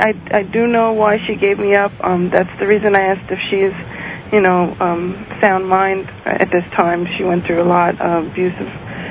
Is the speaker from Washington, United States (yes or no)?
no; New York City, New York, United States; New York City.